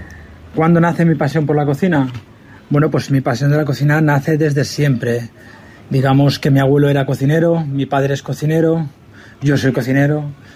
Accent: Catalonia, Spain; Y yo vengo de Cataluña, de una estación de esquí, donde trabajábamos por temporada.

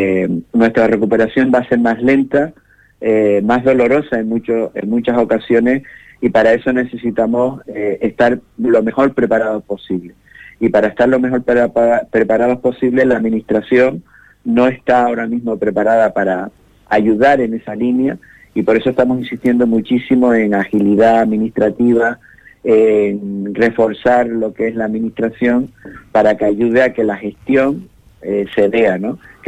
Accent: Canary Islands, Spain; como canarios y canarias

